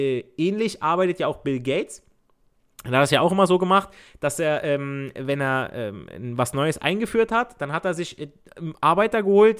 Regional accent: Italy; ich als Italiener, ich habe mit Türken, mit Albanern und Pakistani groß geworden

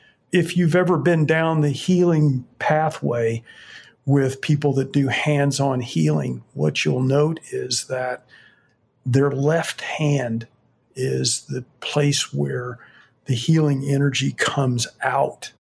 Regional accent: Fort Myers, Florida, United States; Yeah, I have had that experience. I grew up in Fort Myers.

